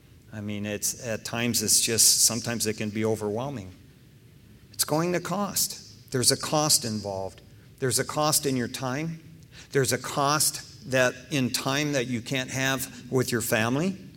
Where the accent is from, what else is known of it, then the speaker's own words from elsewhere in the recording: East Detroit, Michigan, United States; of course, I grew up in East Detroit, Michigan. And off of Detroit, there's a little island called Belle Isle.